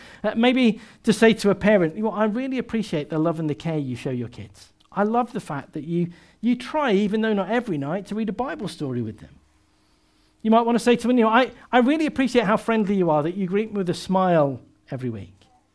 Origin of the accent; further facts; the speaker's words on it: United Kingdom; Often people don't say it because we're British and we like that nice mask